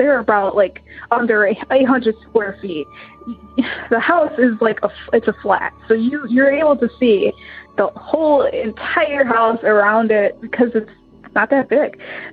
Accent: Illinois, United States; I am from Illinois.

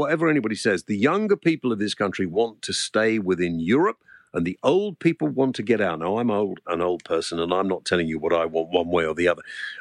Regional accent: Wales, United Kingdom; I speak as a Welshman.

